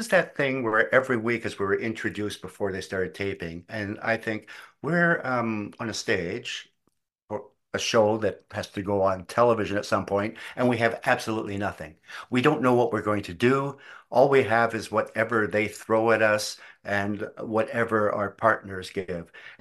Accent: Canada; sometimes I think they get very insecure about just the wealth of talent in a country that, yes, we were big, but we don't have the population the States has.

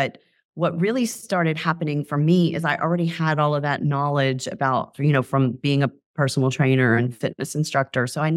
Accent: Alabama, United States; And I'm from Alabama, so I went to this very unique place at a unique point in time

